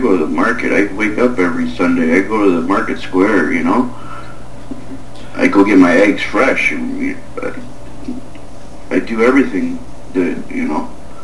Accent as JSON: {"language": "English", "country": "Canada", "said": "I only live in a town of 45,000 people. I come from Canada, right? I'm a small community, you know, everybody waves to each other."}